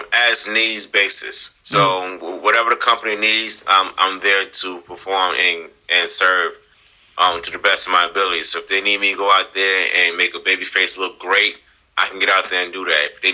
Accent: Brooklyn, New York, United States; I grew up in Brownsville, the Brownsville area of Brooklyn.

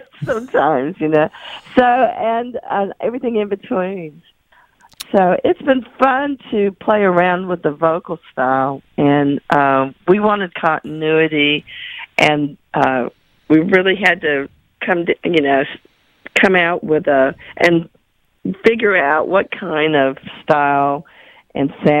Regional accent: the South, United States; accent: Southern; they tried to kind of dampen down my Southern accent a little bit.

